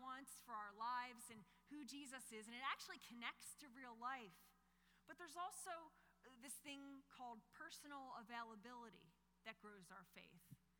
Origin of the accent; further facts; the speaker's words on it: Philadelphia, Pennsylvania, United States; this is the 80s, so I grew up in Philadelphia, city of brotherly love